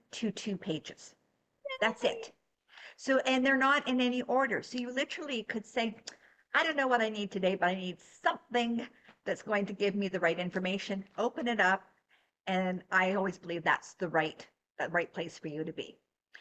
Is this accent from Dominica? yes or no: no; Canada; And I come from Canada, where it really is a melting pot of so many different nationalities, like the U.S.